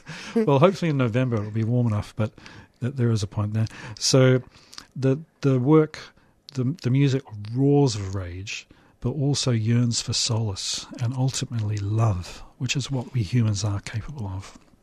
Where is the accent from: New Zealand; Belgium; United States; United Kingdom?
New Zealand; I grew up in New Zealand during the anti-nuclear campaign.